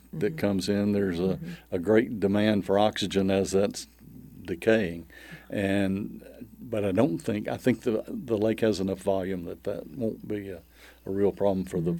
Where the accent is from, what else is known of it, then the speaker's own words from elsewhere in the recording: Batesville, Arkansas, United States; Batesville.